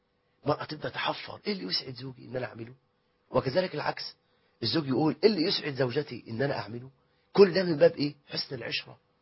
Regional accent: Egypt; بلدنا مصر

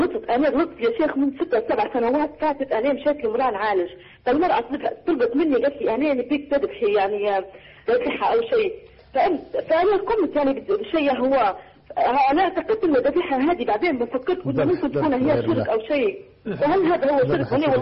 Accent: Libya; أنا من ليبيا

